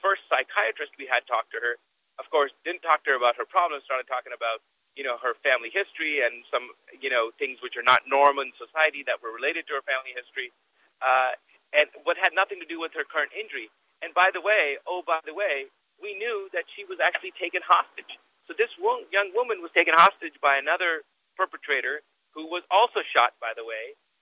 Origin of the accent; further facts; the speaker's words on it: Midwest, United States; but I had never known anybody personally where I grew up in the Midwest.